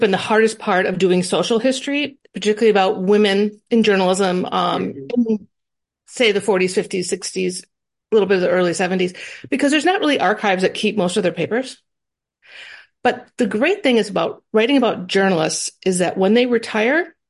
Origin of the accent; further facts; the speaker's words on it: Midwest, United States; I'm from the Midwest, so we're naturally polite.